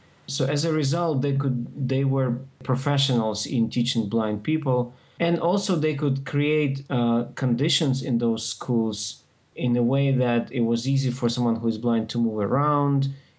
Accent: Ukraine; English is a second language; I grew up in Ukraine, which is a neighboring country of Poland, interesting enough. It borders Poland on the east side.

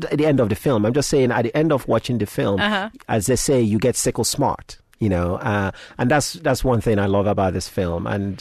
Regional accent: Zambia; now in Palo Alto, United States; Where are you from? I'm from Zambia.

